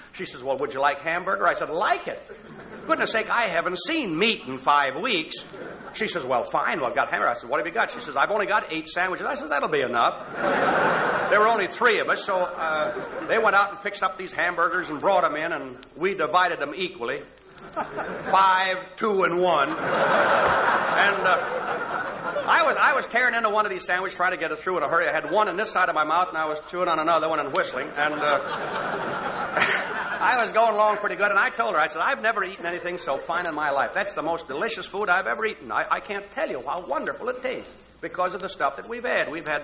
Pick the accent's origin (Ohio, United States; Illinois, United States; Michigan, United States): Ohio, United States; Toledo; there were three girls, one from my hometown, by the way, Toledo, in there.